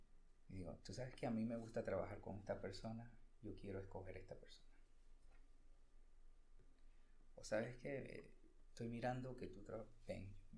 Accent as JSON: {"language": "Spanish", "country": "Peru", "said": "Yo soy peruano."}